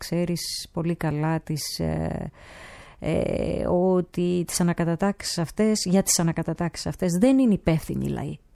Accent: Greece; Λοιπόν, μα και εμείς ως Έλληνες, η θέση μας είναι ανά πάσα στιγμή με αυτά που γίνονται με τον Τούρκο απέναντι.

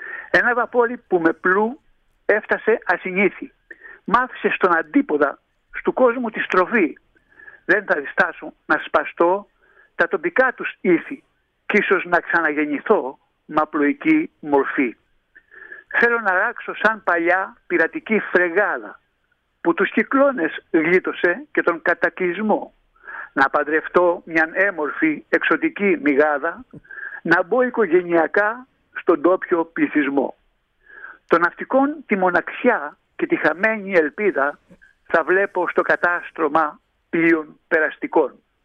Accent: Diminio, Peloponnese, Greece; Είμαι από ένα χωριό έξω από το Κιάτο, το Δημηνιό. Το σπίτι μου είναι στην πλατεία πάνω του χωριού, 1000 μέτρα από τη θάλασσα

